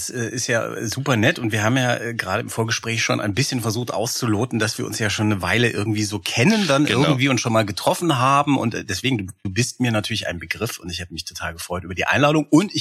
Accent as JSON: {"language": "German", "town": "Frankfurt am Main", "region": "Hesse", "country": "Germany", "tie": "born or raised there", "said": "als ich dann schon studierte in Frankfurt am Main, in meiner Heimatstadt"}